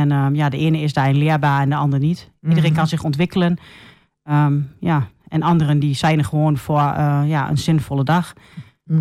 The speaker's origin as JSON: {"language": "Dutch", "town": "Almelo", "region": "Overijssel", "country": "Netherlands", "tie": "born or raised there", "said": "40 jaar. En geboren en getogen in Almelo."}